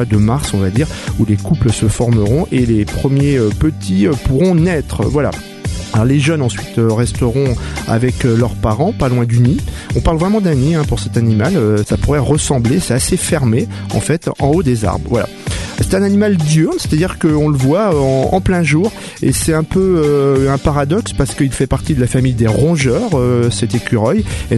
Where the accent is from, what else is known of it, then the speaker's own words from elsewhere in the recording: France; puisque chez nous en France et en Europe, eh bien c'est la principale race que l'on va rencontrer